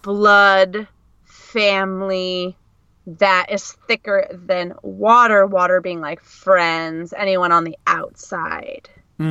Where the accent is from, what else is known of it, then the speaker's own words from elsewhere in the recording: United States; born there; accent: American English; I was born in the U.S. I live in the U.S. still. And I'm an American English speaker and teacher.